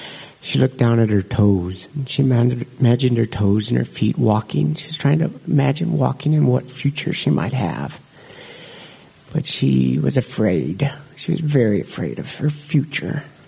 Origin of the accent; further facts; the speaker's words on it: Mount Shasta, California, United States; born there; I was born in Mount Shasta.